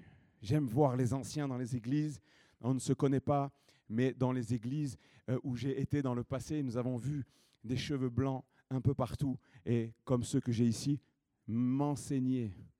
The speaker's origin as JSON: {"language": "French", "country": "United States", "said": "Oui, je suis un Américain aussi."}